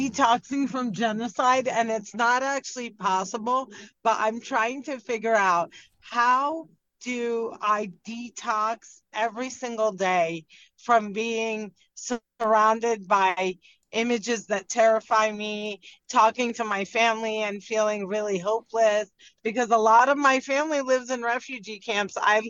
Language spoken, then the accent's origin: English; New Jersey, United States; But I'm also from New Jersey, and all summer long, Thursday is our Friday and Friday is our Saturday.